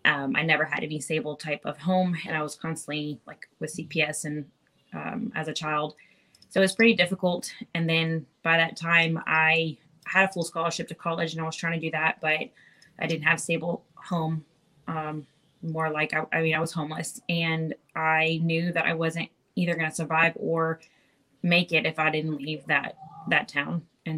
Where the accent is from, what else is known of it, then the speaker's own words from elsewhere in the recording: Corsicana, Texas, United States; Yeah, so I'm originally from Corsicana, Texas, and I was only in high school for 3 years.